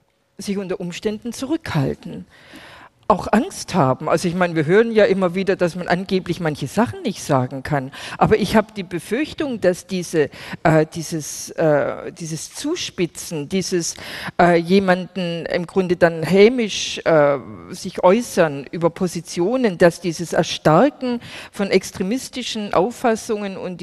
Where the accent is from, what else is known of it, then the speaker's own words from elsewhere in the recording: Baden-Württemberg, Germany; ich komme aus Baden-Württemberg